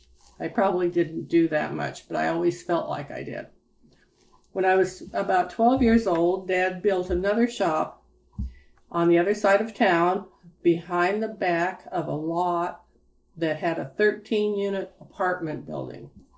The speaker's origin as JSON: {"language": "English", "town": "Pueblo", "region": "Colorado", "country": "United States", "tie": "born there", "said": "I was born in Pueblo, Colorado on December 21st, 1942, on the darkest day of the year."}